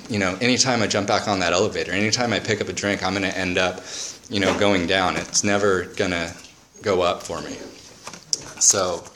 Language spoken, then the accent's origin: English; California, United States; I grew up in the Orange County area with a dad that was an alcoholic